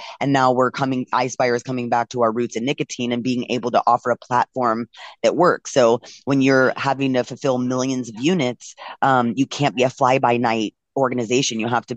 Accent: California, United States; I'm from California.

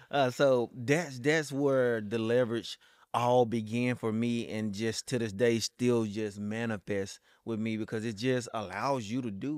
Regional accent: Texas, United States; even need to leave the state of Texas so big. But you know what I'm saying? I really never even left my hometown until later in, like, my teens.

